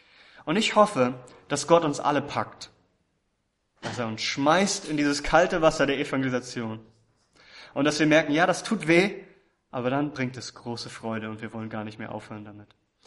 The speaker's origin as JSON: {"language": "German", "region": "Northern Germany", "country": "Germany", "said": "ich bin Norddeutscher, ich komme von der Ostsee"}